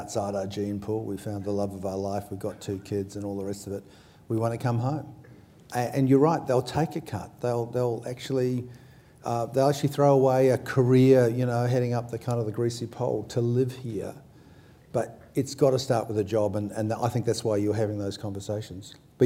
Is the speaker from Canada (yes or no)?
no; Perth, Western Australia, Australia; now in Adelaide, Australia; When I came from Perth, you know, they said, you want to go to Adelaide? I said, what? Adelaide?